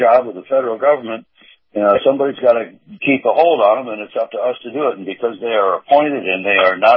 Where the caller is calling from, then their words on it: Sarasota, Florida, United States; in Sarasota.